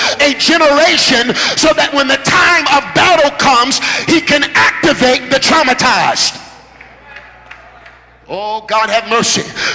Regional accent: New York, United States; I'm from New York, so I don't know if you can put the picture together.

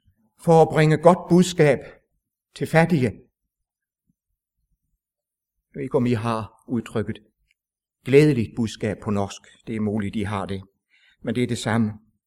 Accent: Region of Southern Denmark, Denmark; I Sønderjylland, der hvor jeg er vokset op, der havde vi i min drengeår en kær forkynder.

